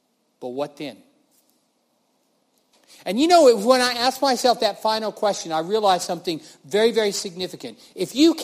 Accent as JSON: {"language": "English", "region": "Colorado", "country": "United States", "tie": "born or raised there", "said": "I grew up in Colorado, and I used to love go hiking up in the mountains, up to lakes."}